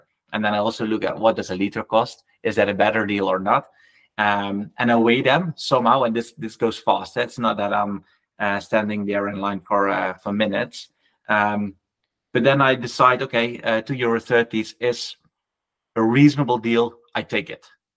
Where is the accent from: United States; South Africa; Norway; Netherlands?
Netherlands; English is a second language; I'm from the Netherlands, and middle class in the Netherlands means that you're actually have quite some money.